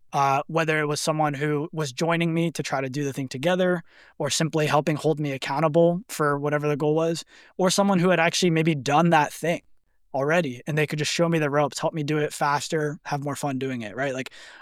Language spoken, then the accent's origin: English; California, United States; I grew up in the Bay Area, but I went to college in San Diego.